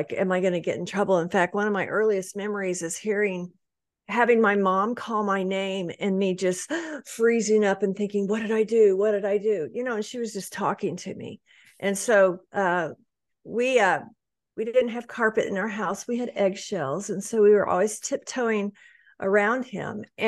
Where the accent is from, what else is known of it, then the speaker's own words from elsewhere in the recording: Tulsa, Oklahoma, United States; but I consider myself as being from Tulsa, Oklahoma, because that's where I went to 3 years of high school, which is the longest place I ever lived